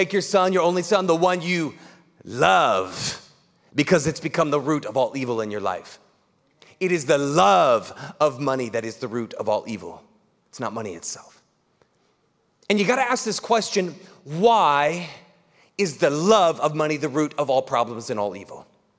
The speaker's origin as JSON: {"language": "English", "town": "Piqua", "region": "Ohio", "country": "United States", "tie": "born or raised there", "said": "When you drive into a city in my hometown in Piqua, Ohio, which I'm deeply grateful for"}